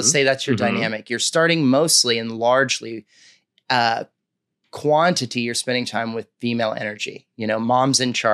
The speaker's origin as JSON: {"language": "English", "region": "Texas", "country": "United States", "tie": "born or raised there", "said": "I grew up in Texas."}